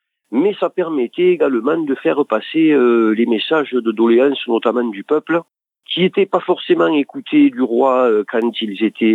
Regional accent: Occitanie, France; Ah oui, moi je suis un pur occitan

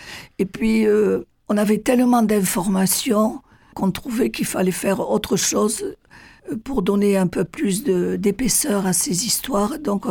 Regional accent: Couflens, Occitanie, France; moi, je suis originaire du Couseran, du village de Salo, commune de Couflens

